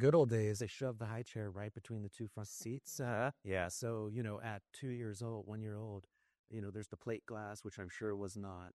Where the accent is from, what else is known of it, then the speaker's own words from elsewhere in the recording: Provo, Utah, United States; born there; So, no, I was not born here. In fact, I was born in Provo, Utah